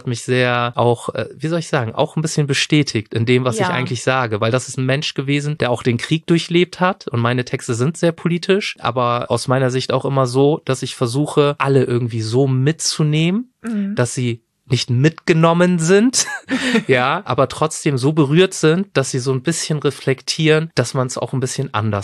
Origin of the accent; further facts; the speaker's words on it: Germany; weil ich bin ja Deutscher.